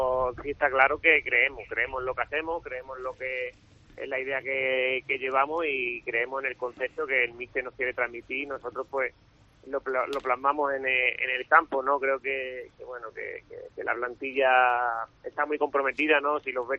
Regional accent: Almería, Andalusia, Spain; Yo vengo de Almería también, que bueno, que ahí la humedad también es bastante alta, pero para nada como aquí

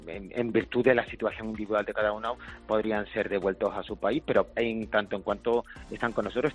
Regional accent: Málaga, Andalusia, Spain; como los malagueños y las malagueñas siempre hemos sido

